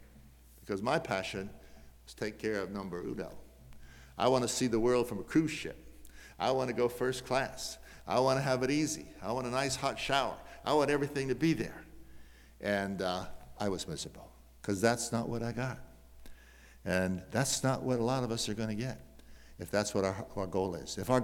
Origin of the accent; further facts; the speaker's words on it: United States; Because as an American youth worker, I knew you could not have a conference without a bonfire.